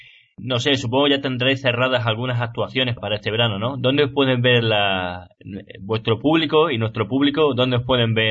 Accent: Extremadura, Spain; espero que podáis venir por aquí, por mi tierra, por Extremadura

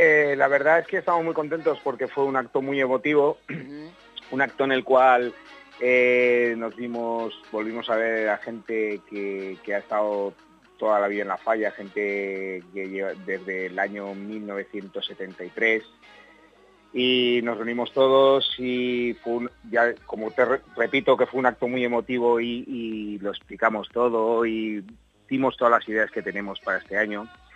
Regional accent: Valencian Community, Spain; como buenos falleros y valencianos

